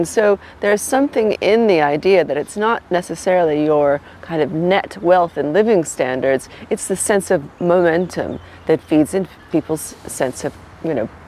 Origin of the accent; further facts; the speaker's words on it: United States; now in United Kingdom; as an American who's been living in the UK and talking to you know, an EMEA client base mainly for such a long time, for over 20 years.